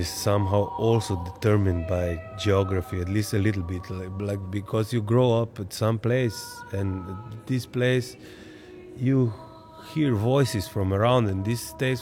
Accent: Maribor, Drava, Slovenia; The place where I was born in Maribor is, it is a mountain 1,000 and something meters high.

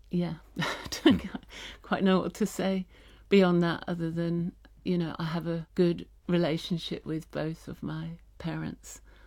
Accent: Otley, Yorkshire and the Humber, United Kingdom; I grew up near Otley, yeah. I grew up right on the edge of the moors and went to school in Otley.

